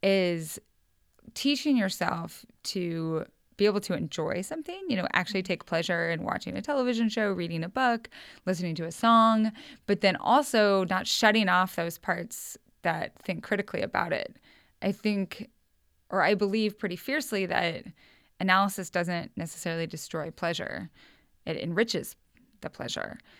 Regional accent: Lewiston, Idaho, United States; growing up in Lewiston, Idaho, which, you know, is a town of 30,000

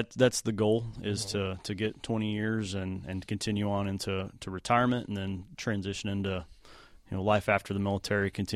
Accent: Texas, United States; I grew up in Texas.

